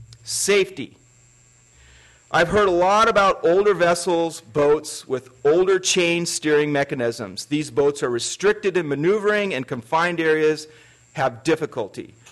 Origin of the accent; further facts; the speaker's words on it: Juneau, Alaska, United States; born and raised in Juneau. I'd like to comment on 16B. History. I've been a lifelong resident of Juneau and Douglas.